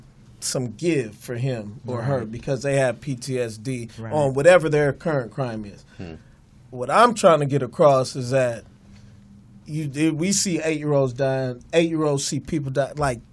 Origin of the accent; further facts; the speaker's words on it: United States; I'm going to just tell you. I'm an American.